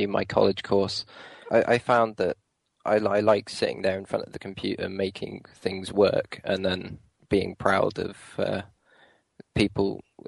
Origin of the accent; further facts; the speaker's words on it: Paignton, South West England, United Kingdom; I'm from Paignton and I'm on the games development course.